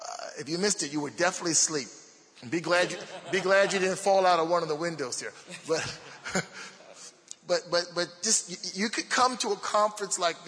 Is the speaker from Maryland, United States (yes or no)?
yes; Baltimore, Maryland, United States; accent: Baltimore; you can tell by my accent I'm from Baltimore.